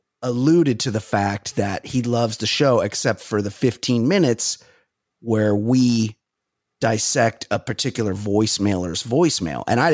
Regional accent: Costa Mesa, California, United States; Oh, I'm from Costa Mesa, but I don't, and I know you don't like county chat, but people have heard of Orange County.

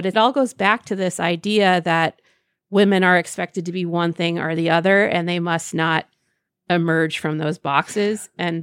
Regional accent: Elkhart, Indiana, United States; Elkhart, Indiana. I'm actually here right now. I'm home for the day to talk at a college.

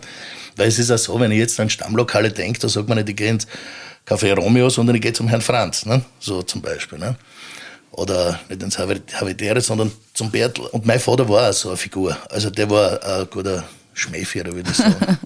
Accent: Burgenland, Austria; Ich bin in einem Wirtshaus im Südburgenland aufgewachsen.

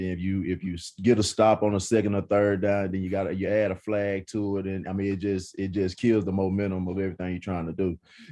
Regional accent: Texas, United States; I'm from East Texas, and I see it.

